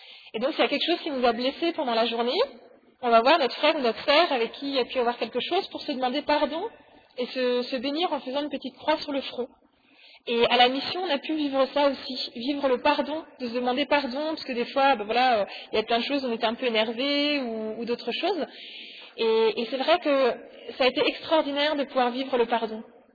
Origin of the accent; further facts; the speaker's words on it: Grand Est, France; Et quand elle a appris que je venais d'Alsace